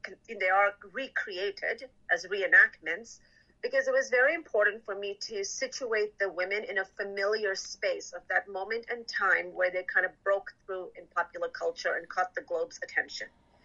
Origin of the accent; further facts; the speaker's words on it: Canada; as a teenager growing up in Canada, I felt a lot of shame about my Afghan identity